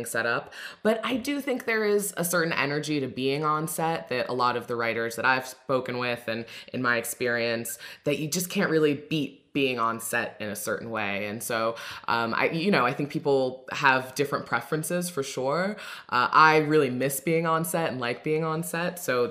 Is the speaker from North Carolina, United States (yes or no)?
no; Florida, United States; now in Encino, United States; I'm originally from Southern Florida, so kind of a complete opposite side of the country.